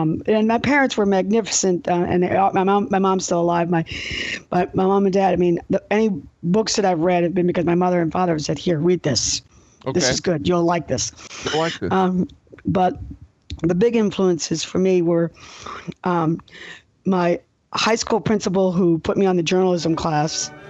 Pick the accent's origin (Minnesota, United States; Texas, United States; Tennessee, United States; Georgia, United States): Texas, United States; Beaumont; But I grew up in Beaumont, Texas, and one of the biggest influences of childhood